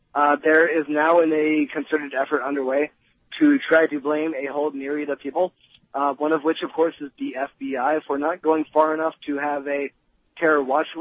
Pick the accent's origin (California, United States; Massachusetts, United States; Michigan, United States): California, United States; I come from California, and I spent a lot of time in Humboldt